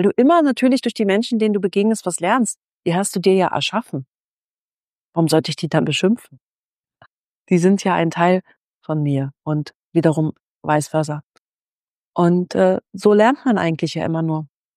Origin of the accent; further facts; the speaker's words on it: Berlin, Germany; Ich bin ja in Berlin, in der Großstadt groß geworden.